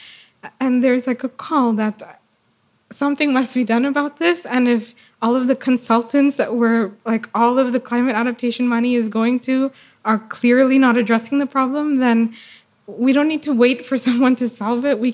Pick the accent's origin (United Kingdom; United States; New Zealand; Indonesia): Indonesia; Jakarta; growing up in Jakarta, we grew up with floods.